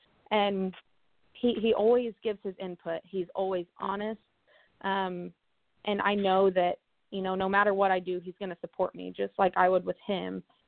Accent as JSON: {"language": "English", "town": "Vincennes", "region": "Indiana", "country": "United States", "tie": "born or raised there", "said": "it was the first year in my hometown, Vincennes, Indiana, for Wreaths Across America."}